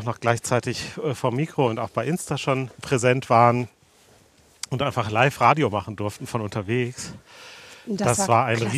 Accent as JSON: {"language": "German", "region": "North Rhine-Westphalia", "country": "Germany", "said": "Also ich stamme ja aus dem Sauerland"}